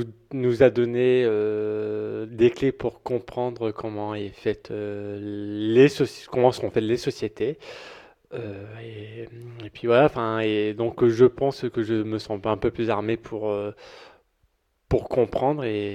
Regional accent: Hénin-Beaumont, Hauts-de-France, France; je viens d'Hénin Beaumont.

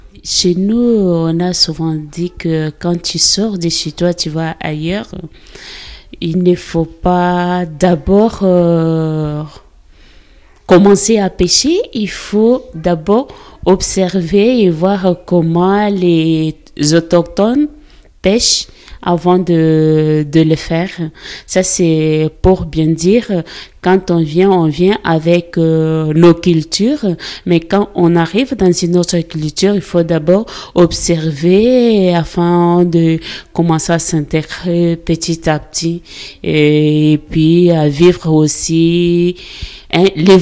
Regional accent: DR Congo; now in Liévin, France; Je viens de la République démocratique du Congo. Et actuellement, je vis à Liévin.

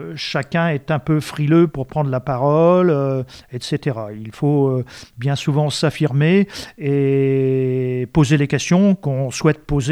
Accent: Cambrai, Hauts-de-France, France; born there; j'aime mon village, j'ai les deux pieds aussi dans la terre, j'y suis quasiment né, même si je suis né à Cambrai.

